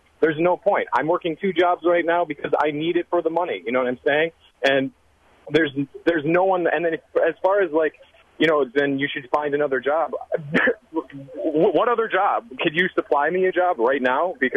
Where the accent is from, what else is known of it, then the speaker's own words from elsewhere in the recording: Milwaukee, Wisconsin, United States; I'm 25 years old. I'm currently working two jobs, born and raised in Milwaukee.